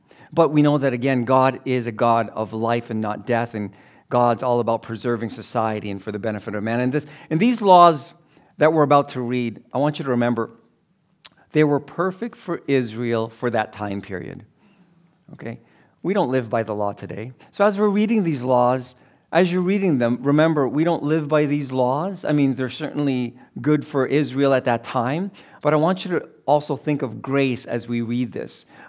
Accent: Philippines; Some of you may not know, but I'm Filipino.

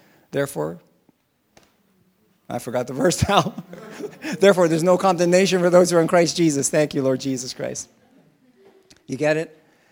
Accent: Philippines; I'm Filipino, and it's not Filipinos.

